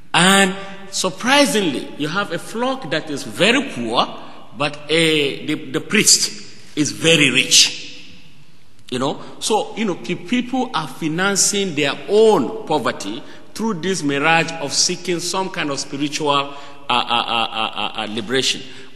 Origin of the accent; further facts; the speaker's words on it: Nigeria; I come from Nigeria.